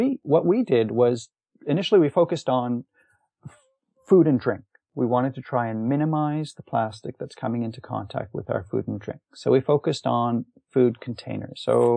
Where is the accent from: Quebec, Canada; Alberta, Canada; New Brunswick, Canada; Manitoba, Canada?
Manitoba, Canada; Winnipeg; And growing up in Winnipeg, my mother had one.